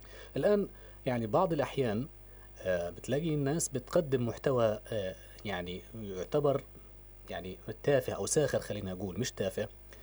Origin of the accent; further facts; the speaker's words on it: Gaza Strip, Palestine; اللي بقدمها بعض النماذج عندنا في غزة اللي هي يعني ماسخة على الآخر